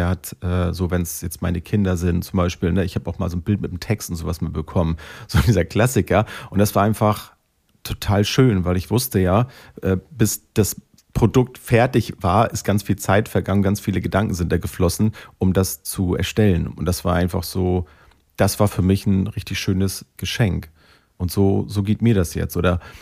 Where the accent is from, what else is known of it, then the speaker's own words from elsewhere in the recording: Bad Segeberg, Schleswig-Holstein, Germany; Vielleicht ist es auch bei uns in Segeberg ein bisschen anders als hier.